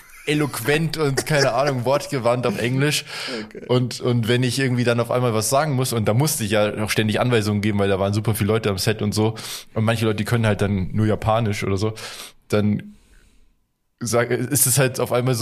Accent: Germany; ich bin Deutscher, ich lebe hier in Deutschland. Ich muss nicht perfekt. Man darf schon hören, dass ich aus Deutschland bin.

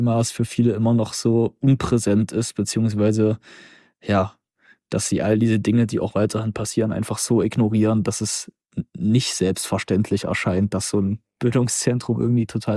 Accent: Zwickau, Saxony, Germany; ob jetzt in meiner Heimatstadt Zwickau

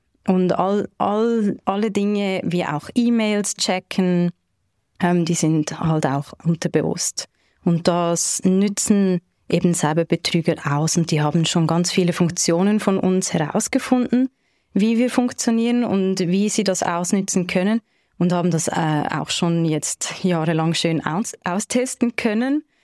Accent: Zurich, Switzerland; Ich bin aus Zürich

